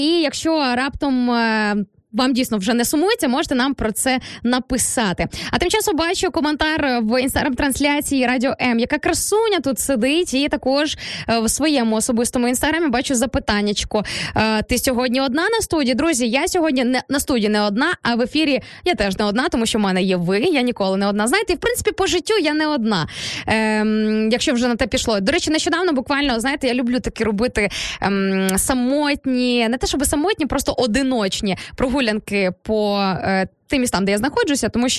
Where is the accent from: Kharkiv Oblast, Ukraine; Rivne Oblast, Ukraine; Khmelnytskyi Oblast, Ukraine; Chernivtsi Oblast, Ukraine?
Rivne Oblast, Ukraine; Sarny; з мого рідного міста, із міста Сарни, Рівненська область